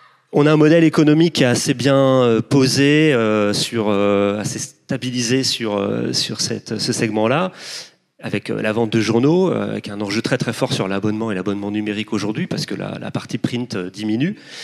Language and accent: French; Les Sables-d'Olonne, Pays de la Loire, France; born there; moi qui suis né au Sable d'Olonne